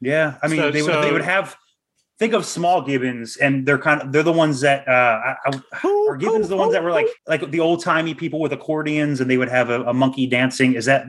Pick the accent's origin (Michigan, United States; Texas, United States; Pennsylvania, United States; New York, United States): Pennsylvania, United States; Philadelphia